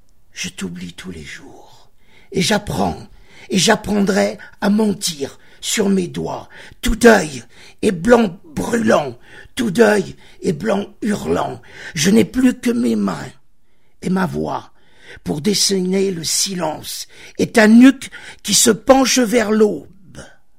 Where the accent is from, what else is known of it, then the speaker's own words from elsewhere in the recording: Bourgoin-Jallieu, Auvergne-Rhône-Alpes, France; also born or lived in South West France; je suis revenu du Sud-Ouest sur ma région, sur là d'où je viens, sur là d'où j'ai mes origines, c'est-à-dire à Bourgoin-Jallieu